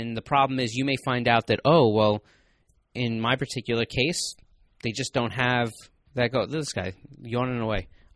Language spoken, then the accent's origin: English; New York, United States; We're from New York.